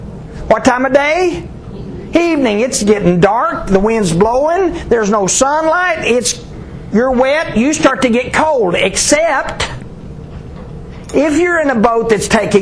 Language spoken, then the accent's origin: English; Texas, United States; I grew up in West Texas, so do not ask me.